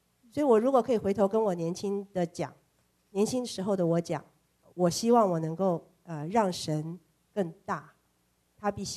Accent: Taiwan; accent: Taiwanese Mandarin; 回来就跟我们讲我们讲的台湾国语都不对

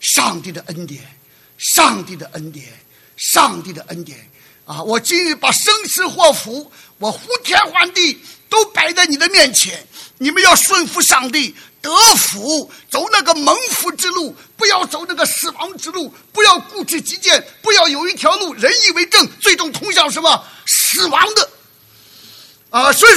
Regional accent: China; 我们中国人就是吃饭的民族啊

